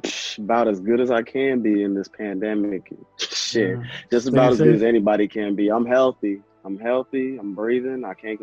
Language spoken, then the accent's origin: English; California, United States; I hail from Southern California, currently living in the IE.